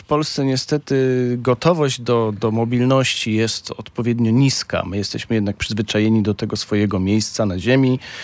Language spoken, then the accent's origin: Polish; Bytom, Silesian Voivodeship, Poland; Ja jako bytomianin znam ten problem bardzo dobrze.